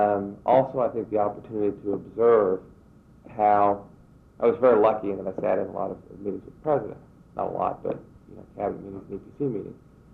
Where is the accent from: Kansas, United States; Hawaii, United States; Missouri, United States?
Kansas, United States; Wichita; I grew up in Wichita.